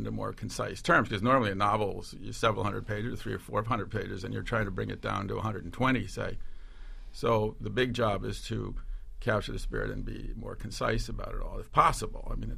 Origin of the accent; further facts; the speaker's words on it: Dubuque, Iowa, United States; But I grew up in the Midwest in Dubuque, Iowa